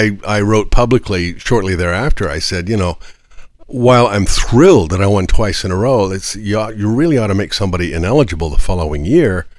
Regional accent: Fort Worth, Texas, United States; now in Austin, United States; See, I grew up in Fort Worth, Texas. So, you know, coming back to Texas was always something I kind of hoped would happen.

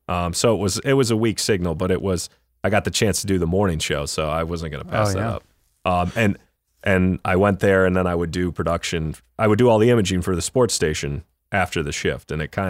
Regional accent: Buffalo, New York, United States; I'm from Buffalo. Well, Buffalo. Just outside of Buffalo, like a little between Buffalo and Rochester. And then, I went to Syracuse for college.

